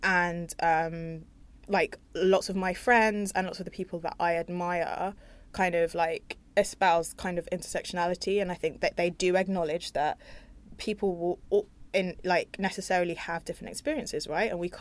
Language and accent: English; London, United Kingdom; black woman. I went to state school. I was also educated at Oxford University. I'm able-bodied, I'm cisgender, I'm straight, and I'm from North London.